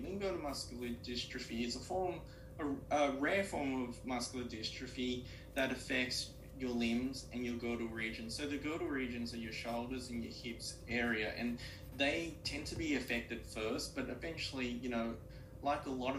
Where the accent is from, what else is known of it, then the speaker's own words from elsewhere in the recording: Australia; accent: Australian; I grew up in Australia, and that's the reason why I have an Australian accent, as the audience probably can already tell. And so I grew up in Australia